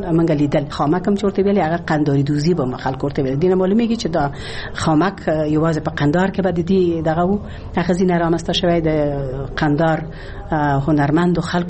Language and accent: Pashto; Ghazni, Afghanistan; born there; زه په غزنی کې زیږیدلې ما